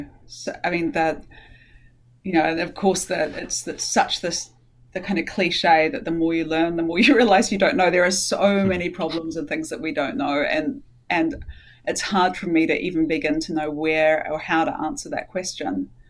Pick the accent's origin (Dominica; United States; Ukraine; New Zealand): New Zealand; I'm from New Zealand. I'm a New Zealander, so very far, grew up very, very far from Egypt, and very far from any experience of Egyptian culture.